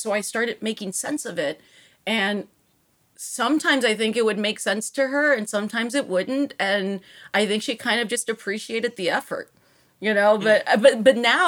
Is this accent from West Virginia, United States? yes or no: no; Texas, United States; I grew up in Texas, 2 hours away from where she lived.